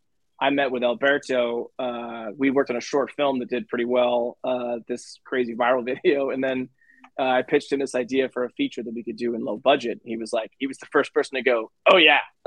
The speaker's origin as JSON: {"language": "English", "region": "Minnesota", "country": "United States", "tie": "born or raised there", "lives_now": "Los Angeles, United States", "said": "Yeah, so I grew up in Minnesota. I went to school in Colorado."}